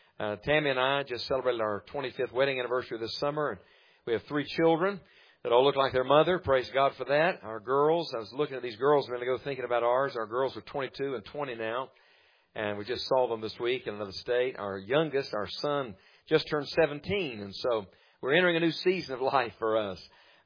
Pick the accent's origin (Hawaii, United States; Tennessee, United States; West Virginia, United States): West Virginia, United States; But my wife is from Michigan, and I am from West Virginia.